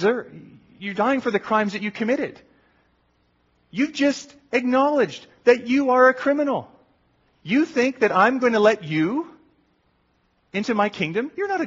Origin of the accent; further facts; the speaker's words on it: Canada; But I'm a Christian. I'm a follower of Christ before I'm Canadian.